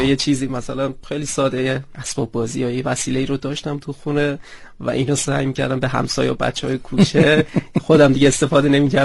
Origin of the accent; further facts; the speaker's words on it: Urmia, West Azerbaijan, Iran; first language Azerbaijani; متولد سال 1374، آذری زبان، متولد شهر ارومیه هستم.